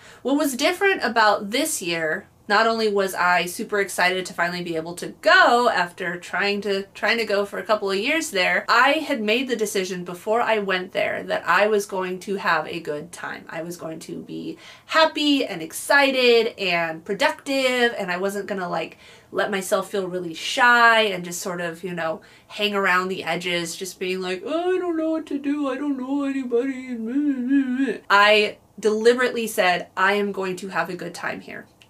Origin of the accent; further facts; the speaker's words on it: San Diego, California, United States; my big family trip down to my hometown San Diego with the whole family, including my elderly dad.